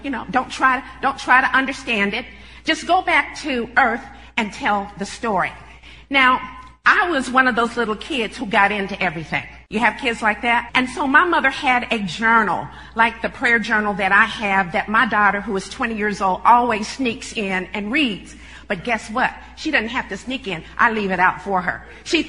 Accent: California, United States; now in Fort Wayne, United States; And we live where it's a lot of snow in Fort Wayne. Lots of snow and lots of ice in the winter. And I'm from California.

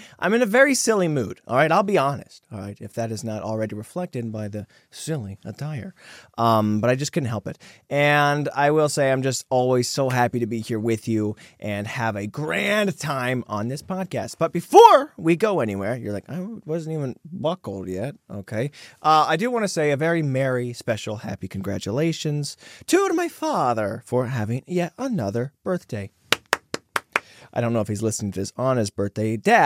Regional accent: Ohio, United States; I feel no shame. I'm proud of where I came from. I was born and raised in Ohio.

